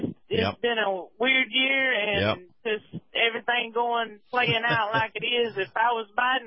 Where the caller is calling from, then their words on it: Georgia, United States; I'm also calling from Georgia.